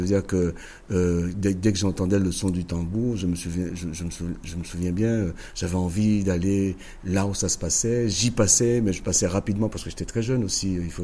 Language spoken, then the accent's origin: French; Sainte-Anne, France; je suis né à Sainte-Anne, oui. Je suis Sainte-Annais, donc par conséquent.